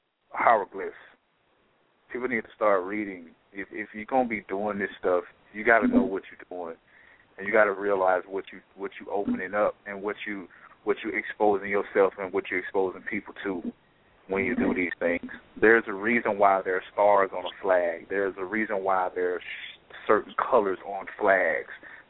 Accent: South Carolina, United States; I'm from South Carolina, bro. I spend a little time out west.

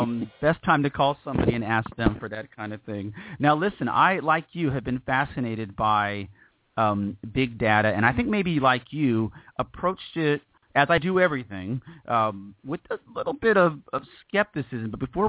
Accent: Texas, United States; born there; I was born in Texas. I'll be buried in Texas, but my parents were born in Fall River, Massachusetts

